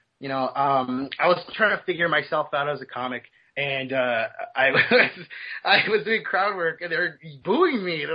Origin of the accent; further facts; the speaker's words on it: United States; born there; Yeah, I am American. I'm American. You know, I was born here. I'm American